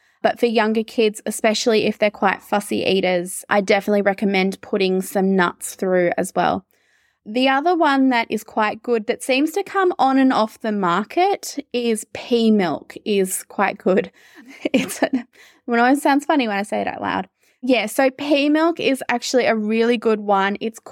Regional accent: Australia; as an Australian

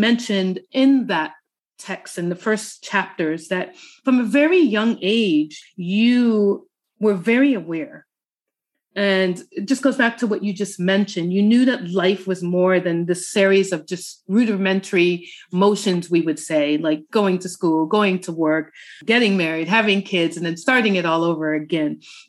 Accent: Hartford, Connecticut, United States; I grew up actually in Hartford, Connecticut, and it was about 120,000.

